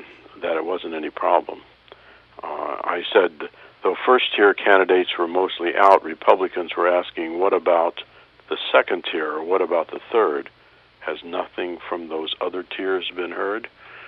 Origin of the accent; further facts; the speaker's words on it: Kansas City, United States; but I'm from Kansas City, and I can't really say tomato